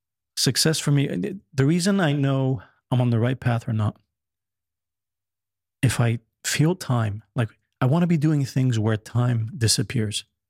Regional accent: France; also born or lived in United States; I grew up in France. I lived in the States. So Paris is home for me.

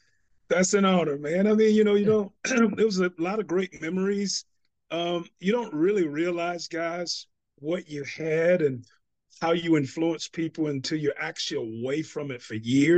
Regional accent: North Carolina, United States; ever since I was 9 years old, growing up in North Carolina

